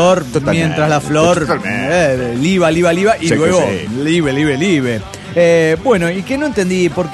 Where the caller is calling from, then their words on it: Zihuatanejo, Guerrero, Mexico; Desde Siguantanejo, navecita